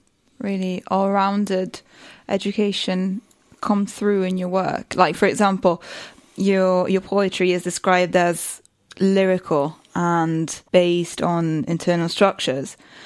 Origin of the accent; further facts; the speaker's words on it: Rome, Lazio, Italy; Like, I'm from Rome